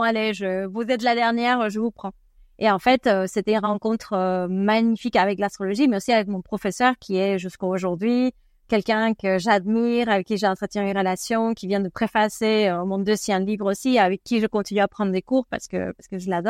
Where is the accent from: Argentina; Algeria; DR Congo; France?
Argentina; c'est quelque chose qui est présent aussi chez moi en Argentine